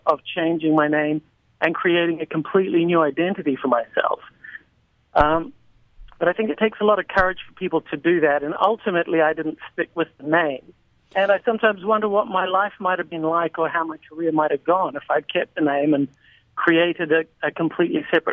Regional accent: New Zealand; accent: New Zealand; now in United States; My accent is from New Zealand. I live here now.

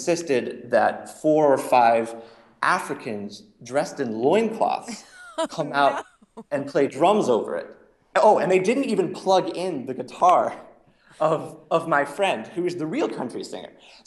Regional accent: United States; it just seems that it exposed my own ideas as an American.

